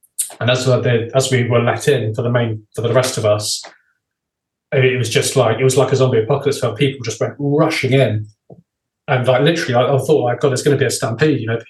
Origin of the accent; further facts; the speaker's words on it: Jersey; And he knew I was from Jersey.